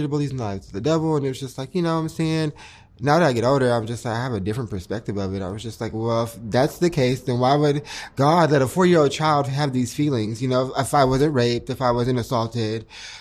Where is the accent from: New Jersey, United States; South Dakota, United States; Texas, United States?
Texas, United States; I grew up in East Texas. So about down south, about like 45 minutes away from New Orleans. In a small town, about like 3,000 people.